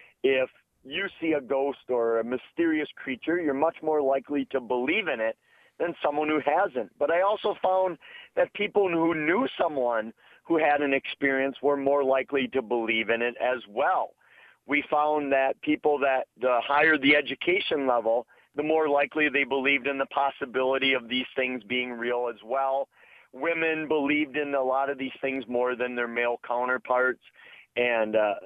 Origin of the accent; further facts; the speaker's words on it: Wisconsin, United States; Well, I really blame it on my home state of Wisconsin, and I blame it because I grew up not too far from a UFO capital of the world that we have in our state.